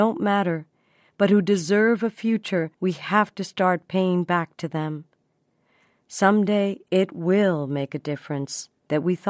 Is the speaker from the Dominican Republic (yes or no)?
yes; Dominican Republic; moved away; I'm remembering people from the Dominican Republic, the country we fled in 1960. I'm remembering those who could not leave the dictatorship, the tios and tias, uncles and aunts, who wanted me to have this day.